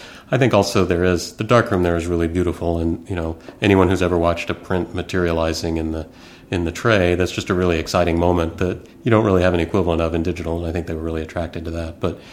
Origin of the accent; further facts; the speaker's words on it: Oklahoma, United States; I grew up in Oklahoma, so I'm sitting on a school bus and we're driving through the countryside, and I'm going, I'm on a school bus in Oklahoma in the summer.